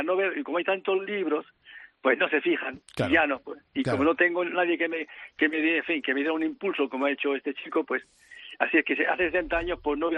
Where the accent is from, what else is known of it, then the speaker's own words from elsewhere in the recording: Madrid, Community of Madrid, Spain; yo aprecio mucho Madrid porque yo he pasado mi infancia justamente en Madrid después de la guerra. Uh-huh. Y he vivido en la calle Bravo Murillo, en la calle Covadonga, en los Cuatro Caminos también.